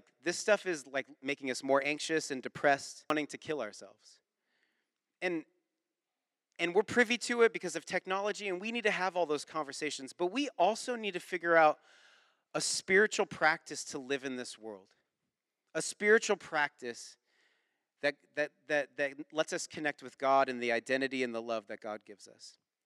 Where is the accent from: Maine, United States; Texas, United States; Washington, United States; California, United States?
Washington, United States; Mukilteo; I grew up in Mukilteo, so the smell of decaying seaweed was always around.